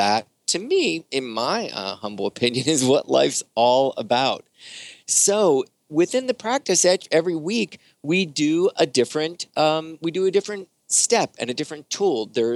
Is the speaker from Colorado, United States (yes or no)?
no; Pennsylvania, United States; I'm from Pennsylvania. Beth is from Pennsylvania. This is a Pennsylvania company.